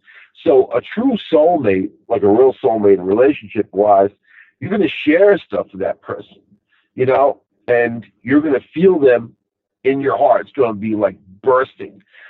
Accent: Rockville Centre, New York, United States; And he's like, you know, you're from Long Island. I like pegs it right away. Because he was from the city. And then I was like, yep. He asked me where I was from. I said, Rockville Center.

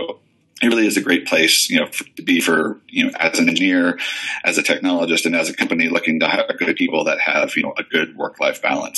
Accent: Boston, Massachusetts, United States; Yeah, so I'm from the East Coast, Boston area originally.

